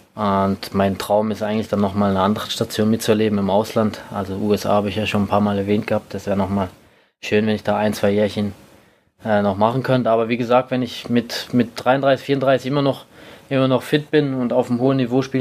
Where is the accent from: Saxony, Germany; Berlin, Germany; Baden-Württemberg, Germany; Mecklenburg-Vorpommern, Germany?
Baden-Württemberg, Germany; Karlsruhe; im Pokalspiel war es in Karlsruhe, auch noch zufällig in Karlsruhe, in meiner Heimat.